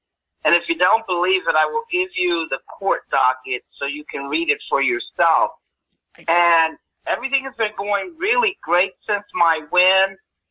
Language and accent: English; New York City, New York, United States; I'm from New York City